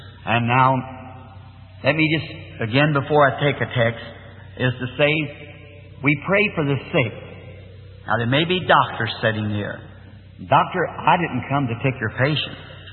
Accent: Ireland; And I have Episcopalian, Presbyterian, family background, Catholic to my family. I'm Irishman.

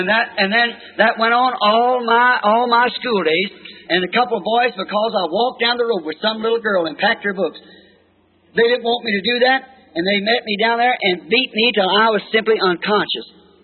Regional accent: Kentucky, United States; born there; I couldn't help because I was born in Kentucky. I went down there to school

